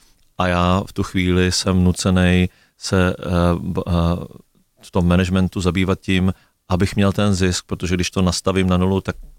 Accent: Brno, South Moravian Region, Czechia; My jsme Brňáci, že jo, primárně, když jsme i v Olomouckým a Zlínským kraji, ale já jsem Brňák.

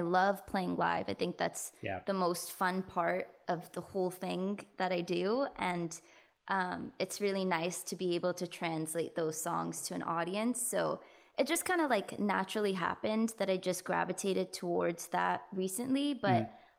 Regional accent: India; because at least like being Indian, I have been told so many times, like, we should make a dance song.

